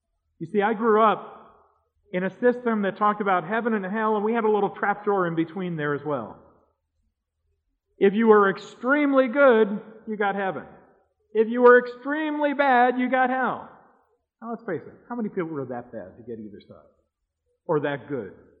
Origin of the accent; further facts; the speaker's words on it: New York City, New York, United States; Now, I grew up in New York City, just a little bit south of Harlem